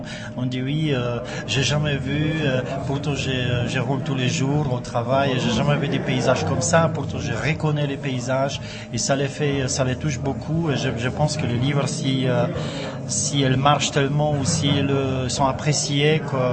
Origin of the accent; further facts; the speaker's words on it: Moravia, Czechia; French is a second language; now in Alsace, France; mais chez nous en Moravie. Moi, je suis venu en Alsace en 85.